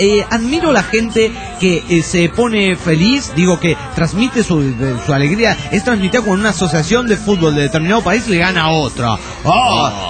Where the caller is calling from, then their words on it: Bahía Blanca, Buenos Aires Province, Argentina; de Bahía Blanca, República Argentina.